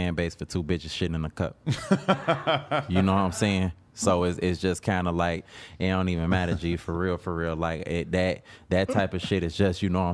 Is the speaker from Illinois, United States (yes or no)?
yes; Chicago, Illinois, United States; but forget I'm from Chicago for real. Motherfuckers don't play like that from Chicago.